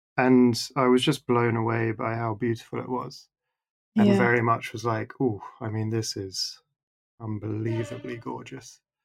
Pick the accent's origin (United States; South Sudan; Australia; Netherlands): Netherlands; first language Dutch; English is a second language; moved away; I considered Dutch my first language because I was two when I moved there and went to Dutch school and had Dutch friends.